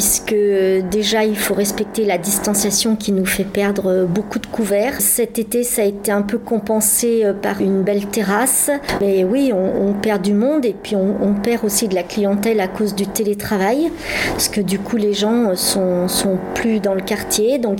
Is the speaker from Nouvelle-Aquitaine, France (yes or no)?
no; Lyon, Auvergne-Rhône-Alpes, France; born there; Moi, j'adore Lyon. Je suis née à Lyon. J'aime ma ville plus que tout, quoi. Quand je pars, je suis toujours heureuse de revenir à Lyon.